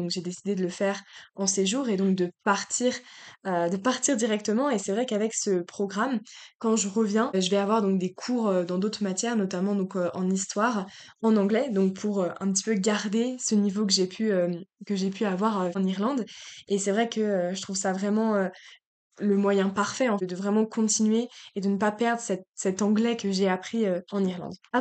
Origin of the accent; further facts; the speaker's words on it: France; je suis française et j'ai fait toute ma scolarité en France